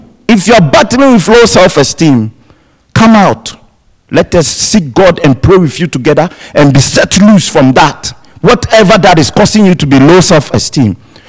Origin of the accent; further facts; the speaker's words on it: Ghana; I'm from Ghana.